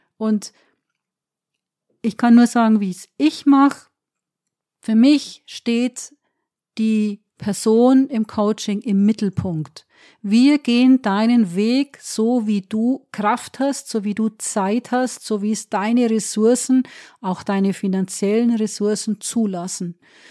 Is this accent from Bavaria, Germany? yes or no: yes; Bavaria, Germany; bei uns in Bayern